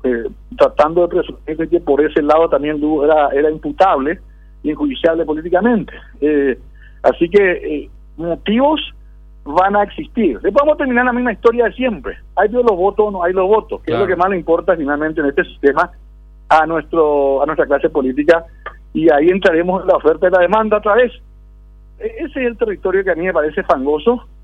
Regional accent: Paraguay; como paraguayos, creo que todos tenemos que estar bien enterados de este tema

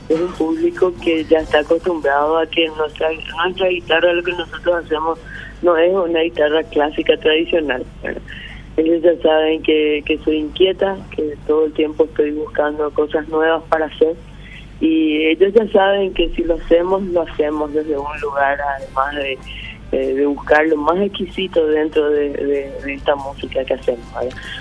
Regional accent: Paraguay; como artista y como paraguaya

